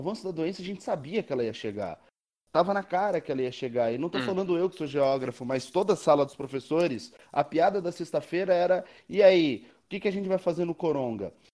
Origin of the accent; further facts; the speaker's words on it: Osasco, São Paulo, Brazil; Eu sou de Osasco e trabalho em São Caetano.